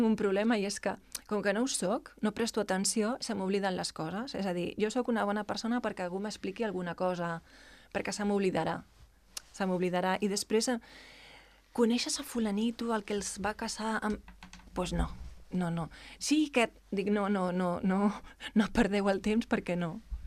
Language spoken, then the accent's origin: Catalan; Cerdanyola del Vallès, Catalonia, Spain; ara ja quasi farà més anys que estic aquí que a Cerdanyola